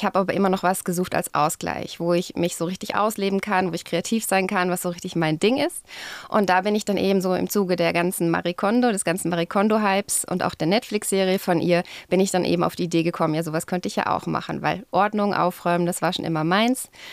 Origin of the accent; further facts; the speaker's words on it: Germany; now in Zürich, Switzerland; Ich komme aus Zürich, jetzt seit 12 Jahren, davor aus Deutschland.